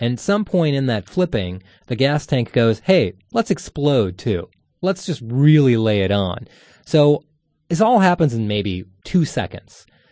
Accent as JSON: {"language": "English", "region": "Midwest", "country": "United States", "tie": "born or raised there", "lives_now": "San Francisco, United States", "said": "I grew up in the Midwest. I had a fascination with deserts because out there it's just corn and narrow thinking."}